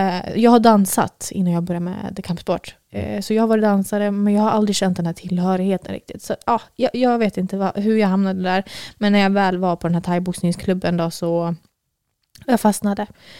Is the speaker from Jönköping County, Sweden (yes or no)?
no; Västerås, Västmanland County, Sweden; also born or lived in Arboga; jag är från Västerås ursprungligen. Bodde i Arboga tills jag var 5, men sen flyttade vi till Västerås.